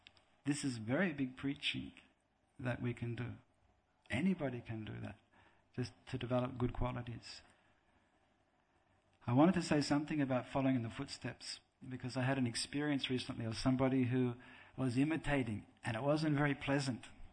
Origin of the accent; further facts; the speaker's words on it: Australia; I'm from Australia and we live on beaches practically.